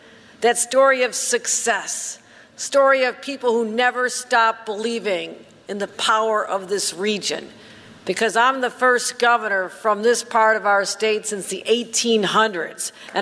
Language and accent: English; Hamburg, New York, United States; I am so proud to be here, basically my hometown. I think many of you know where I grew up the road in Hamburg.